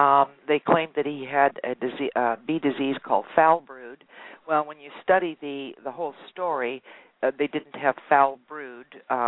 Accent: Illinois, United States; Now, I'm from Illinois originally, so I'm somewhat distressed at many of the news items that I bring up on the program that are about my home state

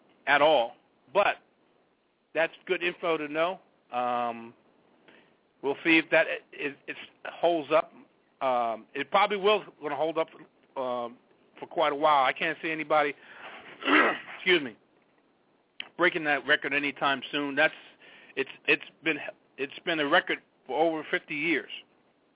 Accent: New Jersey, United States; Me being a Jersey guy and me being a brother just like him, I'm extremely proud of my man.

